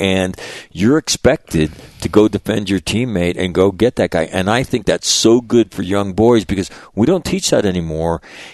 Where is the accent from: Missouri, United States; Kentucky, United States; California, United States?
California, United States; I took up playing hockey, born and raised in California, at the age of 29.